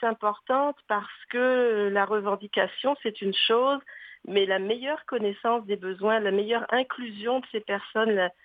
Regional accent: France; Mais je ne suis pas scandinave. Non? Je suis française.

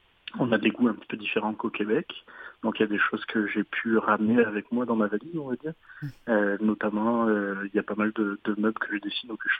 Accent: France; accent: French; now in Canada; Oui, à l'origine, en France, vous l'entendez à mon accent, je suis français.

